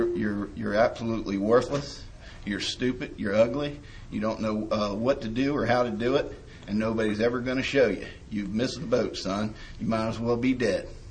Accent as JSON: {"language": "English", "town": "Cincinnati", "region": "Ohio", "country": "United States", "tie": "born or raised there", "moved": "as an adult", "lives_now": "North Carolina, United States", "said": "I grew up in Cincinnati, Ohio. Everybody here thinks I'm from the South. Well, maybe Ohio from up here is South. But I moved to North Carolina about 5 years ago and already had an accent"}